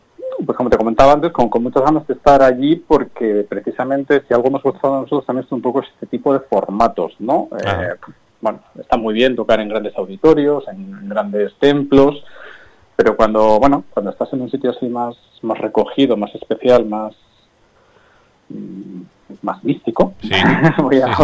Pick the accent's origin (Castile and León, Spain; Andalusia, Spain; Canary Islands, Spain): Castile and León, Spain; Miranda de Ebro; Yo soy de Miranda de Ebro y empecé allí, pero bueno, luego ya pues pronto tuve que irme a los conservatorios de Vitoria, de San Sebastián.